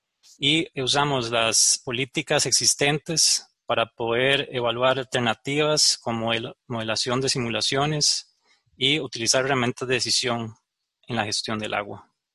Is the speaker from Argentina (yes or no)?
no; Costa Rica; yo vengo de Costa Rica